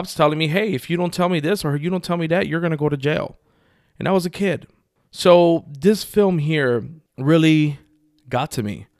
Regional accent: Chicago, Illinois, United States; I grew up in Humboldt Park, Chicago, West Side.

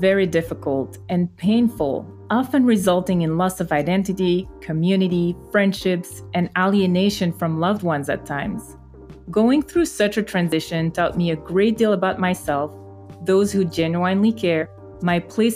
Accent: Belgium; moved away as an adult; also born or lived in United States; I was born and raised in Belgium with origins from the Congo, Portugal, and Angola.

